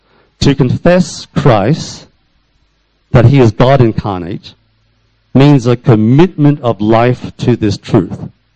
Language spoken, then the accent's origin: English; Australia; So I'm from Australia. I don't go to Anglican Church.